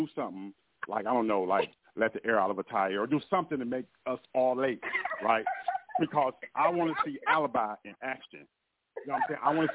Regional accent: Oakland, California, United States; I'm from Oakland. I'm from the Bay Area. So we innovative, right?

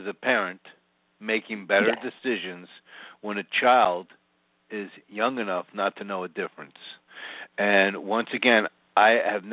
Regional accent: Philadelphia, Pennsylvania, United States; So I was born and raised Italian in Philadelphia. My mom ate everything from scratch

